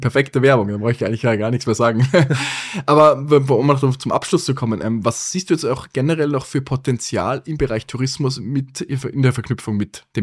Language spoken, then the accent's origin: German; Salzburg, Austria; Ich komme ja auch aus Salzburg-Stadt, also ich bin ja nicht weit weg.